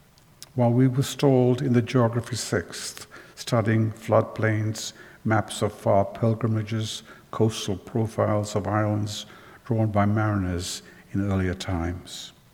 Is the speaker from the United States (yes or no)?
no; Sri Lanka; moved away; also born or lived in England; I grew up in Sri Lanka, where I went to this wretched school in Sri Lanka, and then I went to school in England